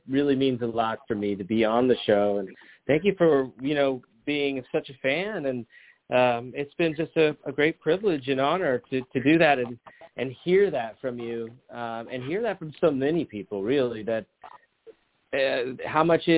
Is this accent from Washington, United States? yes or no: yes; Washington, United States; born there; but I was born in Washington State. Most of my family is all from Washington.